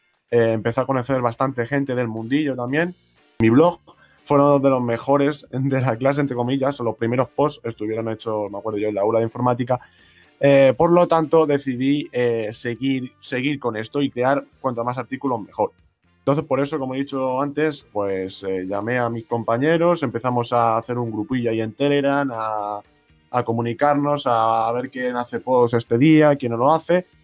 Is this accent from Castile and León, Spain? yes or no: no; Madrid, Community of Madrid, Spain; yo soy de Madrid, de España